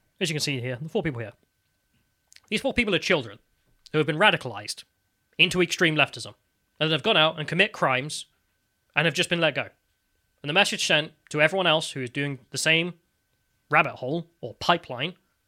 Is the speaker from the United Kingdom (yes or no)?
yes; England, United Kingdom; As an English person, this is imperialism upon my lands by some foreign ideology and foreign man.